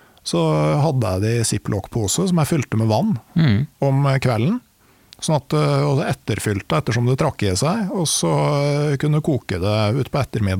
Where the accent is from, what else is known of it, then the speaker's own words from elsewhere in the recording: Innlandet, Norway; Jeg kom jo fra Gudbrandsdalen, og oppe i Siedalen der, så var det jo å dyrke vete, det var jo sjansespill.